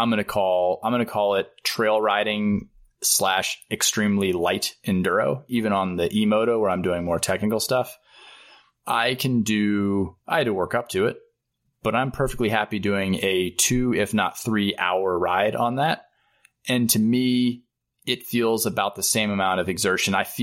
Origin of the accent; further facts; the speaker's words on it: United States; because I'm fucking American